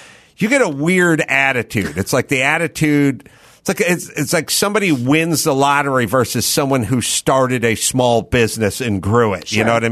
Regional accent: California, United States; I said, no, listen, I'm from California.

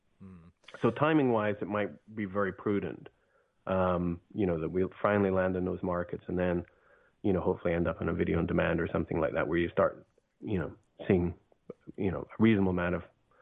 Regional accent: Scotland, United Kingdom; being a Scotsman, I'm a resident of the EU, not a US resident. So, you know, I have to do things from a distance.

